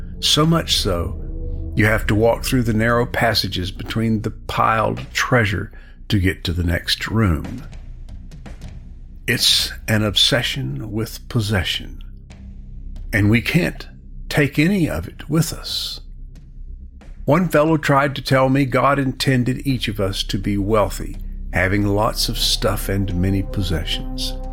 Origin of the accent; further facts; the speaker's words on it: United States; After all, I am an American.